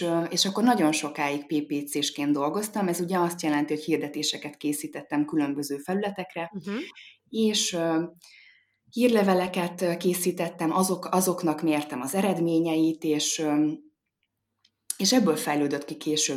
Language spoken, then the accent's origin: Hungarian; Hungary; 2017-ben, amikor én Angliából hazaköltöztem Magyarországra